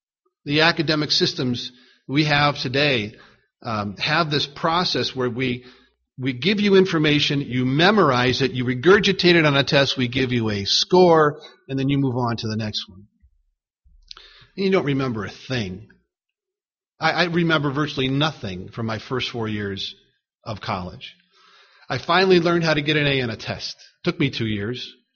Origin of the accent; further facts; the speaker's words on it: Chicago, Illinois, United States; and I said I was from Chicago, I could see people, you know, kind of taking a step back.